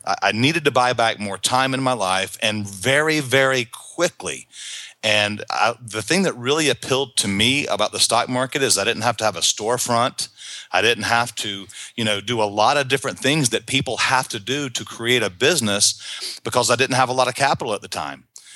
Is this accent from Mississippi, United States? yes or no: no; North Carolina, United States; I'm from North Carolina, and it's really right here in North Carolina, it's the furniture capital of the world.